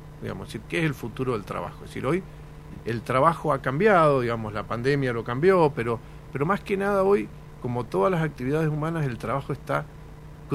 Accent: Mendoza, Argentina; No somos extraterrestres, somos

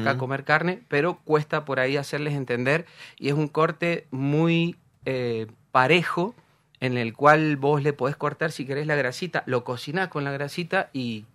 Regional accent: Argentina; Que como argentinos nosotros hacíamos el fuego así y la carne igual, lo mismo.

